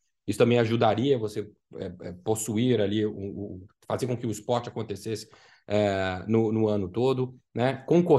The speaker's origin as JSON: {"language": "Portuguese", "country": "Brazil", "said": "Então, para a gente, como brasileiro, era interessante que fosse Orlando."}